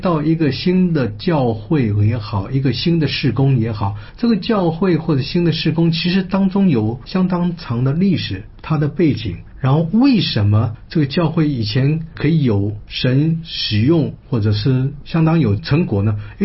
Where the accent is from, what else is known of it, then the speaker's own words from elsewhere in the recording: China; 我们中国人常常做事情叫雷声大雨点小，虎头蛇尾